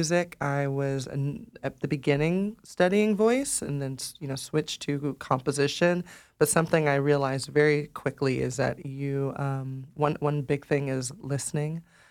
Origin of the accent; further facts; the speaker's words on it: Tacoma, Washington, United States; now in Portland, United States; I grew up in Tacoma, Washington. I've lived here in Portland for the past 10 years, actually going on 11.